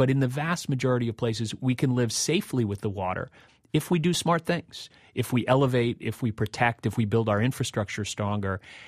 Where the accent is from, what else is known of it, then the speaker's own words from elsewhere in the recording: New York, United States; and I'm a New Yorker, I have friends in Brooklyn who lost family members